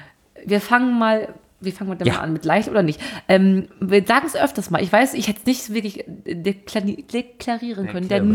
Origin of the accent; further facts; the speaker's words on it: North Rhine-Westphalia, Germany; als Kind im Sauerland mit 9 Jahren